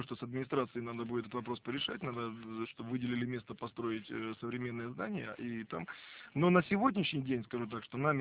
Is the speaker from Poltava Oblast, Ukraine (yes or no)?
yes; Velyki Sorochyntsi, Poltava Oblast, Ukraine; born there; Родился в Полтавской области на Украине. Я по соседству в Великих Сорочницах родился, по соседству с великим нашим российским писателем Николаем Васильевичем Гоголем.